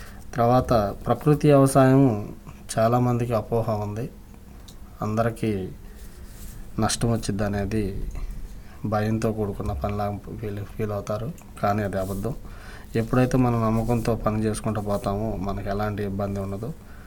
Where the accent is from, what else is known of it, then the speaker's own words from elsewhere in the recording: Pedavadlapudi, Andhra Pradesh, India; మాది పెదవడ్లపూడి గ్రామం, మంగళగిరి మండలం, గుంటూరు జిల్లా నుంచి వచ్చాం.